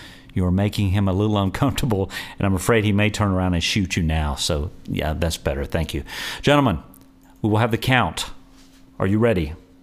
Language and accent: English; Huntsville, Alabama, United States; That's my hometown.